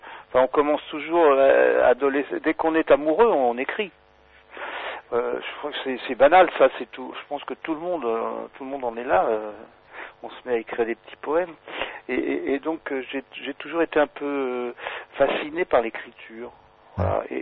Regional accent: Mont-Saint-Aignan, Normandy, France; born there; je suis né à Mont-Saint-Aignan, près de Rouen, et je me retrouve un peu par hasard dans cette région.

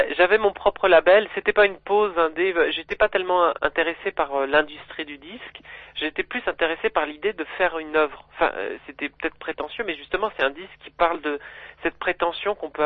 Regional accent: south of France, France; also born or lived in Versailles; je ne suis pas Versaillais. C'est un bruit qui court, mais c'est pas vrai. Je suis né à Versailles, mais j'ai grandi dans le sud de la France.

